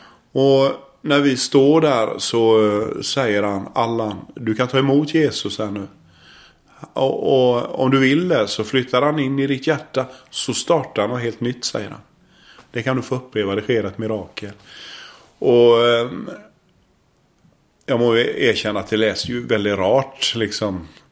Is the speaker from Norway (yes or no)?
yes; Norway; now in Sweden; Det har ju att göra med att jag är faktiskt norrman. Född i Norge, så utvandrat till Sverige som jag sa här tidigare.